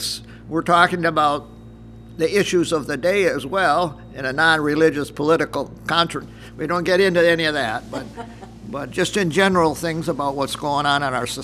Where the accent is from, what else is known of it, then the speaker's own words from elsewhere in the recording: Michigan, United States; moved away as an adult; now in Tacoma, United States; I'm 74 years old, and I'm originally from Michigan, and I emigrated here into the Northwest in '95, and I moved to Tacoma around 2000.